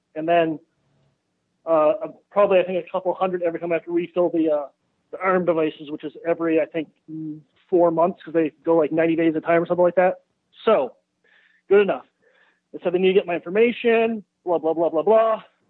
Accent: Vermont, United States; accent: northern; I'm very far from Tennessee. I'm in Vermont, exactly.

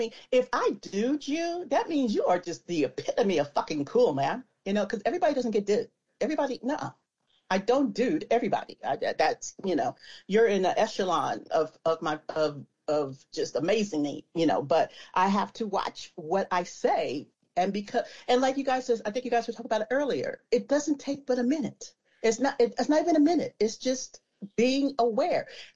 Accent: California, United States; I'm from the Valley. So it's like, and I grew up, you know, going to school in the Valley in the 80s.

